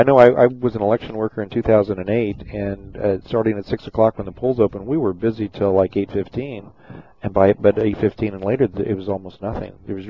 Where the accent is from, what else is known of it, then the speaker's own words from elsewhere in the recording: Kansas, United States; I mean, since I was from Kansas, I looked at that line, you know, and it makes a difference on what side of the line I'm on.